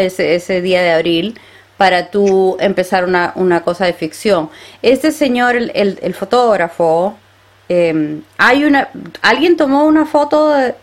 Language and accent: Spanish; Peru; Yo siendo peruana no sé de qué se trata.